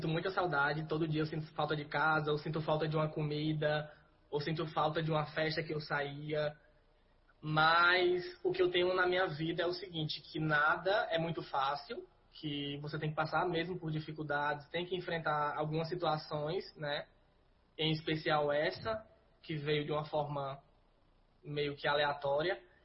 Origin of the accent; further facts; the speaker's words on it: Brazil; Eu acho que nós brasileiros, incluindo eu, né, porque sou brasileiro também